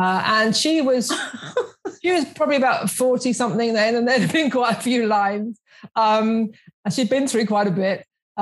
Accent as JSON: {"language": "English", "region": "London", "country": "United Kingdom", "tie": "born or raised there", "said": "I grew up in South London."}